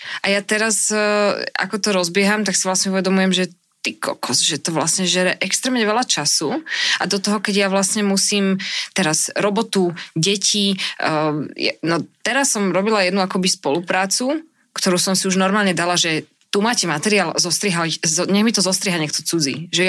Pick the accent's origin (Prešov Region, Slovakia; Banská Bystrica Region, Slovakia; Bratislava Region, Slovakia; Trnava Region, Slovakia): Bratislava Region, Slovakia; Devínska Nová Ves; Ja som z Devínskej